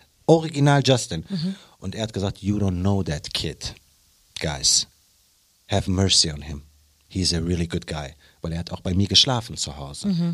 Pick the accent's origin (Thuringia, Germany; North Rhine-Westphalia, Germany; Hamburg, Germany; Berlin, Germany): North Rhine-Westphalia, Germany; Ich bin ja Außenstehender, ich komme aus dem Ruhrpott